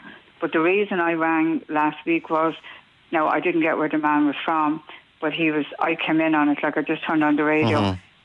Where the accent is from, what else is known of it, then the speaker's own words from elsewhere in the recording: Dublin, County Dublin, Ireland; I was born and reared in Dublin.